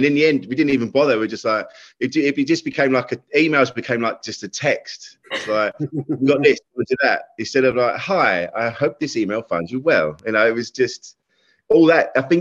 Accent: South East England, United Kingdom; I'm like, I was a man from Kent just talking in a dark room.

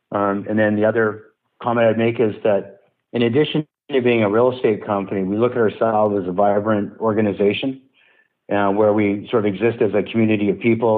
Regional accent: North Vancouver, British Columbia, Canada; I grew up in North Van, so I'm a local guy. I've been here my whole life in this city, and I had a nice middle class upbringing.

